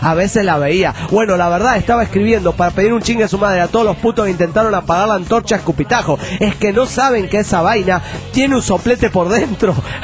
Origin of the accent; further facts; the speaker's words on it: Venezuela; los venezolanos no hablamos como cubanos.